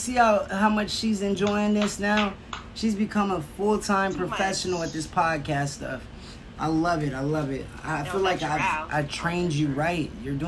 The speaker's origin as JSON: {"language": "English", "town": "Beverly Hills", "region": "California", "country": "United States", "said": "I'm from Los Angeles, Beverly Hills, California."}